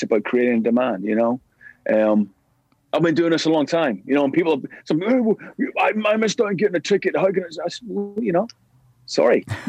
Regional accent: Belfast, Northern Ireland, United Kingdom; We're both from East Belfast in Northern Ireland.

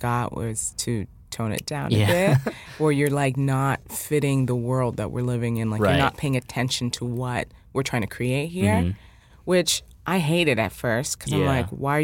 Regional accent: Canada; now in New York, United States; My fiancé at the time was working here, and we're both Canadian.

